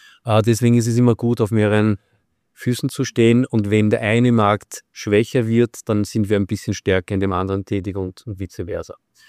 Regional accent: Austria; natürlich als Österreicher

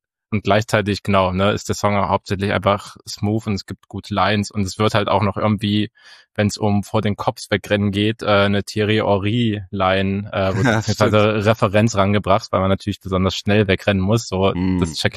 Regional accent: Saxony-Anhalt, Germany; ich komme ja aus Sachsen-Anhalt, also kannst du denken, wie das bei mir zu Hause oder da, wo ich herkomme, aussieht.

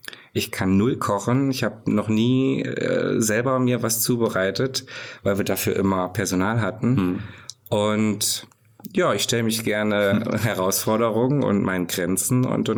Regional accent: Fulda, Hesse, Germany; Genau, ich bin hier in Fulda geboren und am Neuen Berg aufgewachsen.

